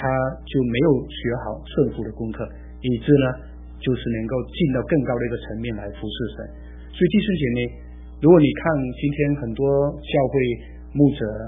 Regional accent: China; 我们是中国人，爱中国人，这是正常，这没有错的哈

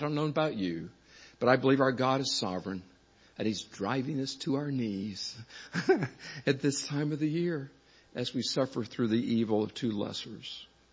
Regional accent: North Carolina, United States; I grew up in North Carolina, and I remember going to high school

